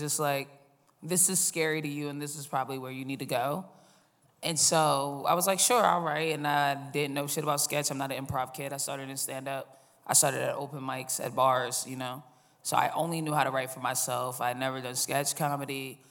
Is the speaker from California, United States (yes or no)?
no; Boston, Massachusetts, United States; I started in Boston. I'm from Boston.